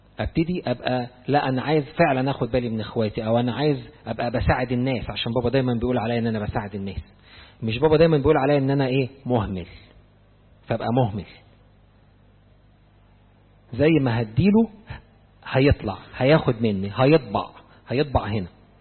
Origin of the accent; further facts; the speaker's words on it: Egypt; إحنا كلنا على فكرة كمصريين عامة حتى في أشغالنا تلاقي إيه